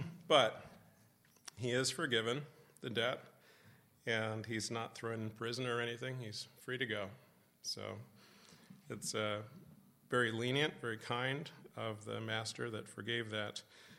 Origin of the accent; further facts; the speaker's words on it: United States; as an American who doesn't come from a city